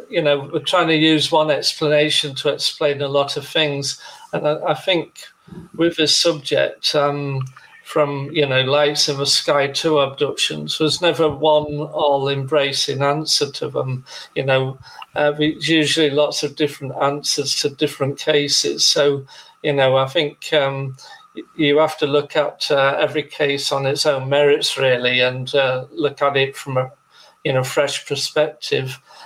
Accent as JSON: {"language": "English", "country": "United Kingdom", "said": "And being a British ufologist or a European ufologist, we tend to look at the social and psychological aspects of UFOs, whereas in the States, it tends to be more an extraterrestrial viewpoint."}